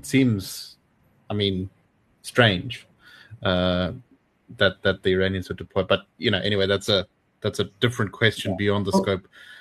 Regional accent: South Africa; This is levels that, as a South African, I look enviously

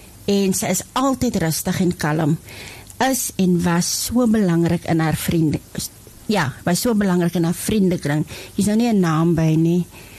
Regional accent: Rustenburg, North West, South Africa; ek is van Rustenburg in Noordwes

